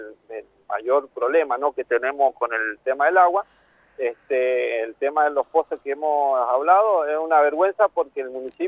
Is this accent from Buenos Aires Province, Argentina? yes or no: no; Tupungato, Mendoza, Argentina; yo sí nací criado en Tupungato